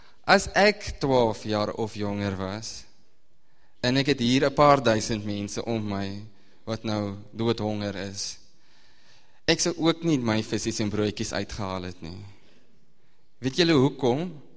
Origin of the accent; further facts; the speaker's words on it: Northern Cape, South Africa; ek kom van die Noord-Kaap